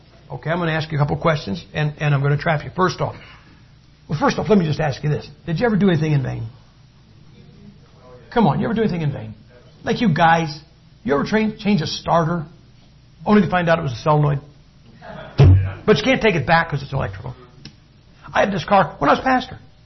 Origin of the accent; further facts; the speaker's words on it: Massillon, Ohio, United States; She sold that recipe to a concrete plant in Massillon, Ohio. If you go to my hometown, you'll see sidewalks that they're brown, they're shiny, they don't chip, fade, or peel in the sun.